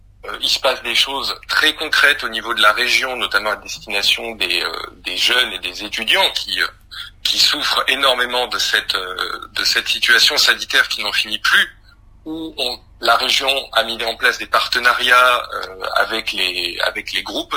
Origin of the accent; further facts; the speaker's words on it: Toulouse, Occitanie, France; born there; moved away as an adult; now in Paris, France; je suis un Parisien d'adoption. Je suis né à Toulouse et ça fait maintenant 12 ans que je suis installé à Paris. Je suis venu, comme beaucoup de Parisiens, pour le travail.